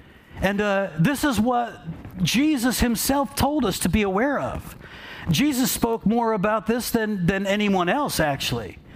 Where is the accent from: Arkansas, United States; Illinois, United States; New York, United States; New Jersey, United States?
New Jersey, United States; I said, "I'm from New Jersey," and they started laughing